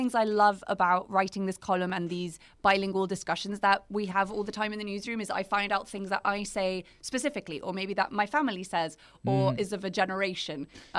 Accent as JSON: {"language": "English", "country": "United Kingdom", "said": "as a British person, penalties hurt."}